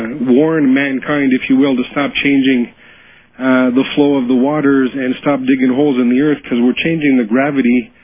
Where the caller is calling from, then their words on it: Niagara Falls, New York, United States; I'm calling you from Niagara Falls, listening to WNED in Buffalo.